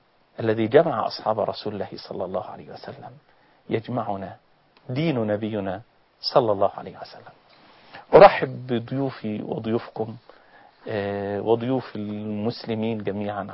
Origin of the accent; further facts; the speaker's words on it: Egypt; عندنا في مصر